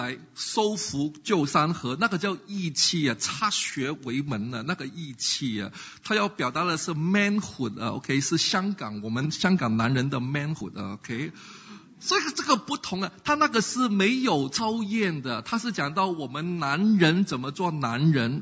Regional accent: China; 我告诉你，我们中国人的历史观就跟西方不同了啊

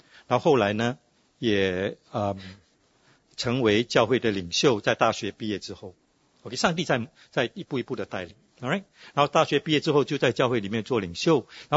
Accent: Singapore; born there; 我是1966年在新加坡出生。

